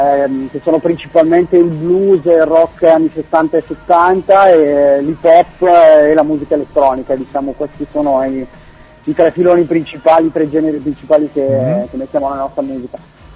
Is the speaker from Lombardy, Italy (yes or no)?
yes; Cremona, Lombardy, Italy; born there; moved away as an adult; now in Turin, Italy; Io sono nato a Cremona e mi sono trasferito a Torino 10 anni fa, per cui un torinese acquisito